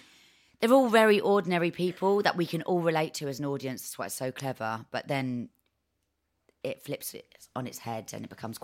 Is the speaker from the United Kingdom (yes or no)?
yes; Enfield, London, United Kingdom; So I grew up in North London, Enfield.